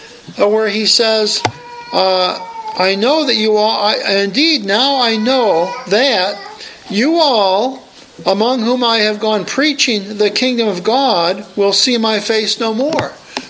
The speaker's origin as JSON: {"language": "English", "region": "Pennsylvania", "country": "United States", "tie": "born or raised there", "said": "I know I grew up in Western Pennsylvania in my college years"}